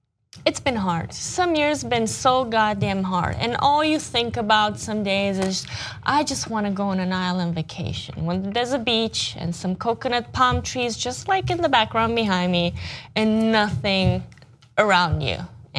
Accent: Romania; I basically started going to school in 1990. And Romania was just coming out of communism.

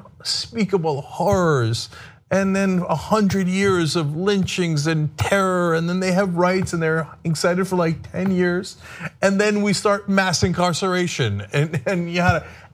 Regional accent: New Jersey, United States; Because so many years growing up in New Jersey, that's where we'd go to those parties with people in people's backyards

